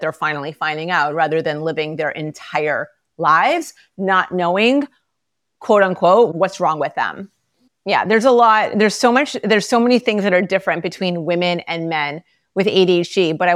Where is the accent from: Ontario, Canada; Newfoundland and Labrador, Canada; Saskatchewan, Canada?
Ontario, Canada; Toronto; I am a proud Canadian. I'm born and raised in Toronto, Canada.